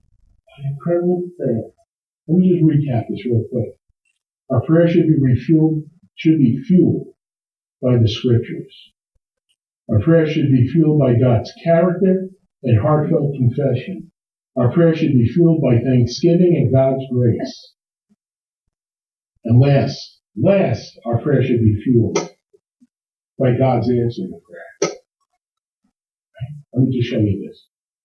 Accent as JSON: {"language": "English", "region": "New Jersey", "country": "United States", "accent": "Jersey", "said": "Fourth, is my Jersey accent."}